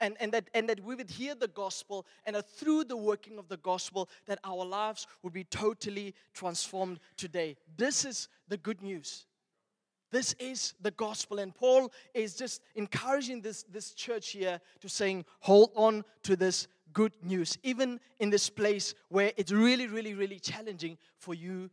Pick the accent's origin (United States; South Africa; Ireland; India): South Africa; Welkom, Free State; I'm from Velkom, so if God would call me back to Velkom, I would negotiate with him.